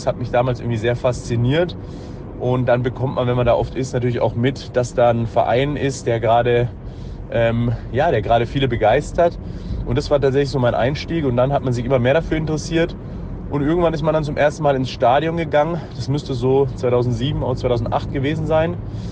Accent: Munich, Bavaria, Germany; Also ich komme ja aus München

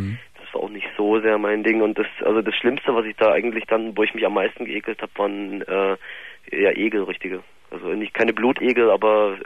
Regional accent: Germany; Ja, ich bin auch in Deutschland geboren.

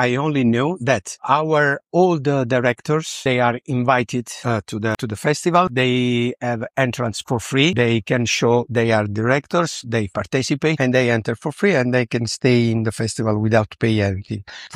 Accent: Italy; English is a second language; I came from Italy.

